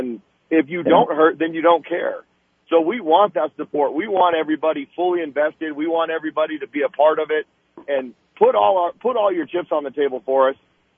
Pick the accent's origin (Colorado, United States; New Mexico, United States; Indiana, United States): New Mexico, United States; Albuquerque; I mean, I grew up here in Albuquerque. I'm an Albuquerque kid